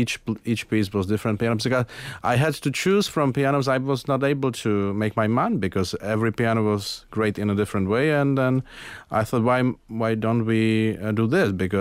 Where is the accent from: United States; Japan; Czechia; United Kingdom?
Czechia; Czech Republic in the 80s, and I was supposed to play something in the hall of the Russian army in my hometown.